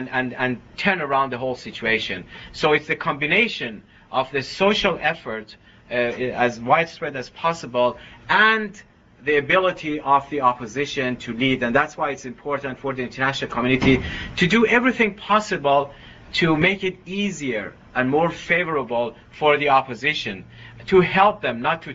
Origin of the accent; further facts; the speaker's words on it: Mashhad, Razavi Khorasan, Iran; You're more than welcome in my hometown in Mashhad, and welcome to my own home.